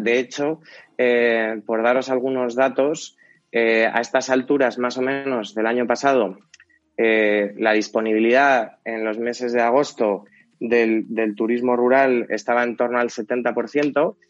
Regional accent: Madrid, Community of Madrid, Spain; yo soy de Madrid

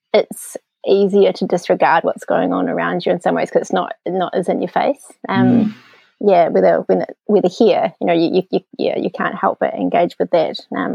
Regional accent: Christchurch, Canterbury, New Zealand; also born or lived in Wellington; I grew up in Christchurch, and I always really loved the seasonal change that Christchurch has

